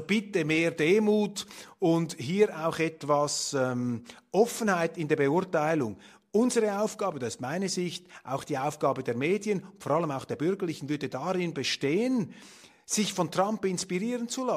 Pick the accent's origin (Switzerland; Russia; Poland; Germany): Switzerland; Und für mich als Schweizer und als liberal-konservativ